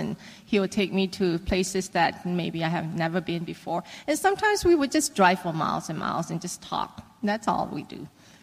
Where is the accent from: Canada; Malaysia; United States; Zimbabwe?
Malaysia; because I came from Malaysia, and I love spicy food